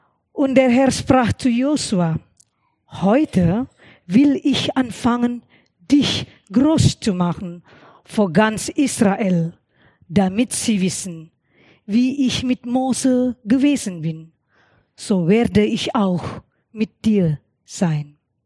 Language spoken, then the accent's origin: German; Indonesia; German is a second language; now in Germany; in meiner Heimat in Indonesien haben wir keine Tische. Wir setzen auf Matten auf dem Boden.